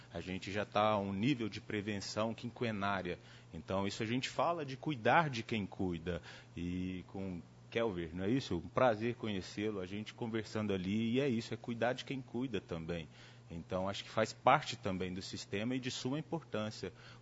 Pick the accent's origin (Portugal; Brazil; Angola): Brazil; Goiás; Como um bom goiano, a gente precisa se apresentar